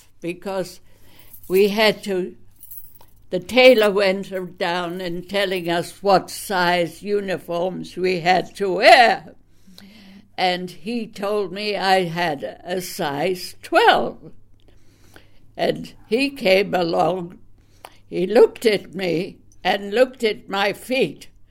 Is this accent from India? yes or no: yes; Hyderabad, Telangana, India; moved away; I was born in India in the Hyderabad Deccan in a military hospital